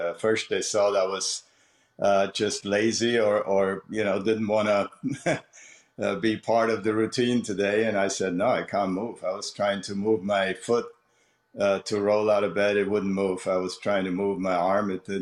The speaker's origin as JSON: {"language": "English", "region": "Bavaria", "country": "Germany", "tie": "born or raised there", "said": "I grew up near Munich. This is about an hour away from where I grew up."}